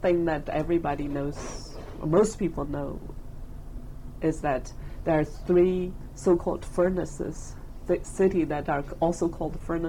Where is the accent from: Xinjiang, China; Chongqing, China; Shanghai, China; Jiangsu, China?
Chongqing, China; born there; English is a second language; I was born in China, Sichuan province. The city I was born in is Chongqing.